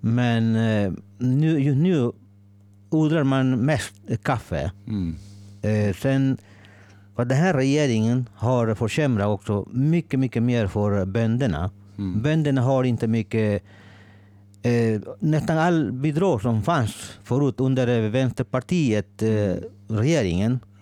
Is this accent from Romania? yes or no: no; El Salvador; Swedish is a second language; now in Sweden; och jag kommer från El Salvador. Ett litet land i Centralamerika. Jag kom till Sverige 1991 med familj